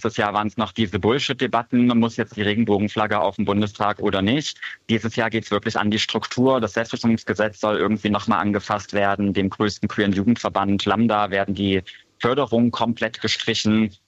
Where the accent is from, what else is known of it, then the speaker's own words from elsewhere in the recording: Lutherstadt Wittenberg, Saxony-Anhalt, Germany; ich hatte dieses Jahr auch die große Ehre, Schirmherrin des CSD Lutherstadt Wittenberg zu sein, in meiner Heimatstadt.